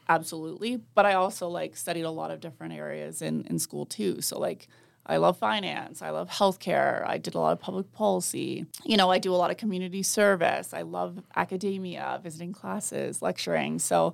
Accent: Canada; Obviously, it's hard to top the Olympics for me, just being Canadian.

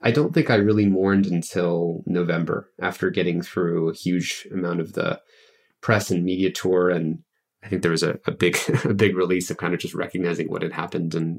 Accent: Santa Rosa, California, United States; I actually moved into my family home that I grew up in Santa Rosa, which is in Sonoma County.

